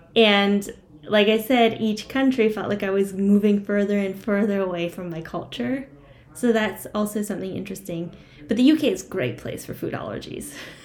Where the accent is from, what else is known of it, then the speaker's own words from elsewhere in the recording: Canada; moved away as an adult; also born or lived in France / United States / London, England; now in Germany; I'm from Canada, so I went to school in French.